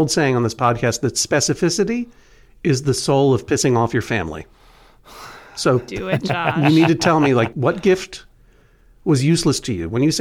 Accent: New England, United States; Well, I'm from New England, a region of the United States.

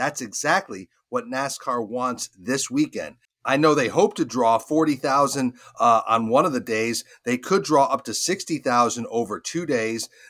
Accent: Vermont, United States; I'm heading to my home state of Vermont for a few days for the July 4th holiday.

